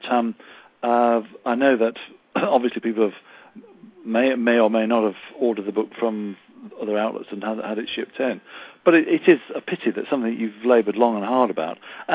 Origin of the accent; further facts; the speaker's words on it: United Kingdom; I'm from Britain